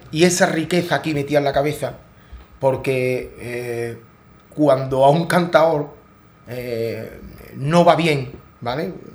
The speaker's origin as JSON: {"language": "Spanish", "town": "Seville", "region": "Andalusia", "country": "Spain", "also_born_or_lived": "Cádiz", "said": "que vivo entre dos tierras, como es Sevilla y Cádiz, pero soy de Sevilla."}